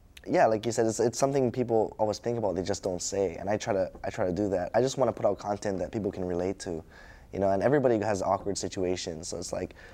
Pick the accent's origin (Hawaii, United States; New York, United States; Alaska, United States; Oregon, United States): Hawaii, United States; Hilo; In Hilo, basically, that's one of the reasons why I started